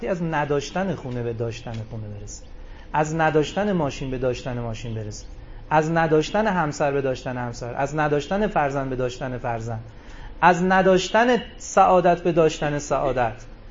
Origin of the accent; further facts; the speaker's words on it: Tehran, Tehran Province, Iran; ما چون اهل تهرانیم، خب همش دود و دم و تیراهن و اینا دیدیم.